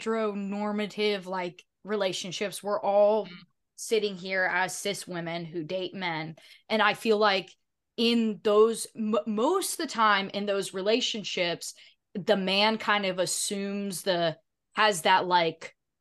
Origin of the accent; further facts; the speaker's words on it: the South, United States; I'm from the South.